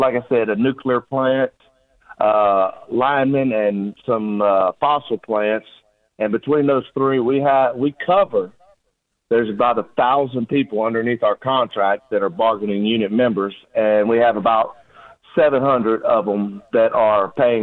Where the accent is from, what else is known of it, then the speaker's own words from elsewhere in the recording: Louisiana, United States; I grew up in South Louisiana amongst the chemical plants and refineries and all those other things.